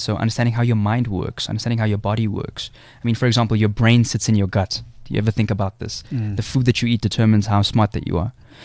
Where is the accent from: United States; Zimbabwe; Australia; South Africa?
South Africa; But I'm from South Africa. I love this country.